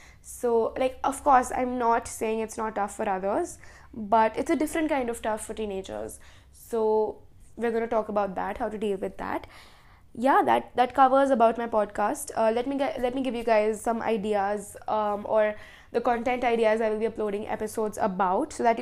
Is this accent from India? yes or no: yes; India; So I'm 13 years old and I'm from India. I live in Jaipur.